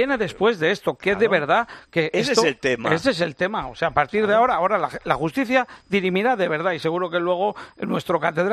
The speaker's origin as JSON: {"language": "Spanish", "country": "Spain", "said": "como país, como español"}